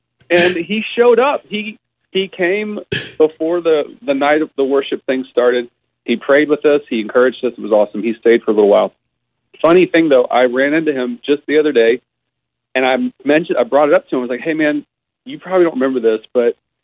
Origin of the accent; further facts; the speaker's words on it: Marietta, United States; But so growing up in Marietta and being close to Third, just watching that whole rocket take off was like incredible.